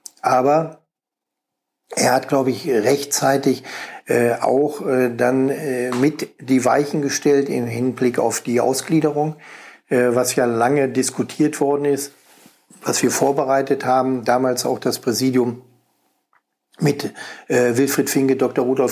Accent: Kassel, Hesse, Germany; born there; also born or lived in Eschwege / Bielefeld; now in Paderborn, Germany; ich habe grundsätzlich meine Heimat hier gefunden. Ich bin ja nicht in Paderborn geboren, sondern in Kassel. Durch den beruflichen Werdegang meines Vaters einmal so ein bisschen an die damalige Zonengrenze, wie man sagte, in der Nähe von Bebra nach Eschwege gekommen

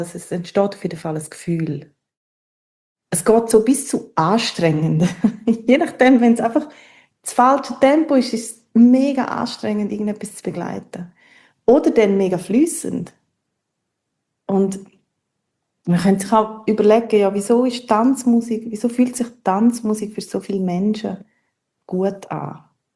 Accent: Graubünden, Switzerland; Ich bin in Engadin aufgewachsen und habe dann hier im Unterland studiert.

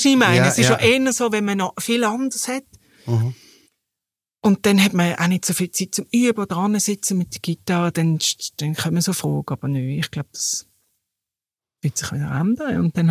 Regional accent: Basel, Basel-Stadt, Switzerland; jetzt auch in Basel, dort wo ich her bin

